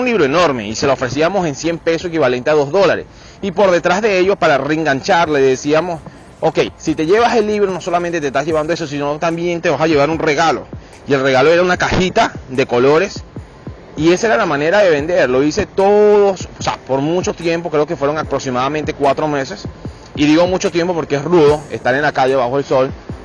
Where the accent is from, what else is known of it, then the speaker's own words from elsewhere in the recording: Venezuela; now in Dominican Republic; cuando yo llegué a República Dominicana, yo soy de Venezuela, como ustedes lo saben